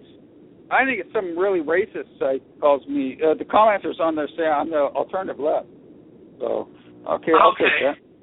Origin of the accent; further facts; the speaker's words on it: United States; America is a part of me. I am an American.